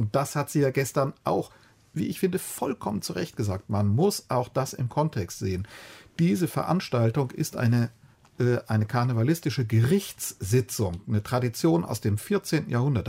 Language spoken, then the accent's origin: German; Cologne, North Rhine-Westphalia, Germany; Ich bin in Köln groß geworden.